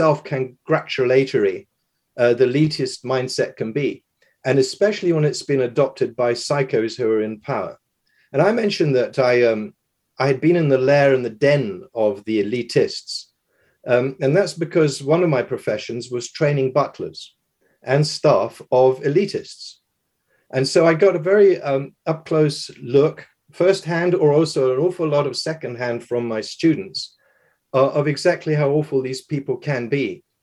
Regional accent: England, United Kingdom; I was born and raised in England

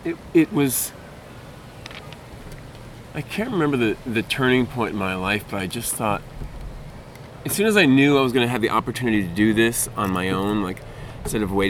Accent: Oswego, New York, United States; Yeah, a little town upstate New York called Oswego. And, you know, I grew up skipping rocks in the Lake Ontario.

